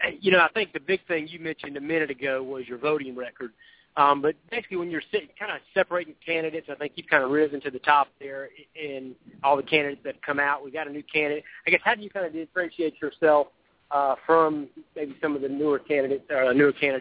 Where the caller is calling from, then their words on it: Greenville, South Carolina, United States; Oh, I'm coming down from Greenville, heading through Columbia now.